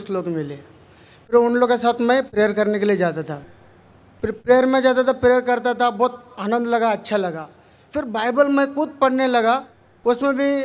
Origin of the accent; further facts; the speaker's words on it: Tamil Nadu, India; हमारी तमिलनाडु में, मैं एक मद्रासी हूँ, हमारे तमिलनाडु में बोलते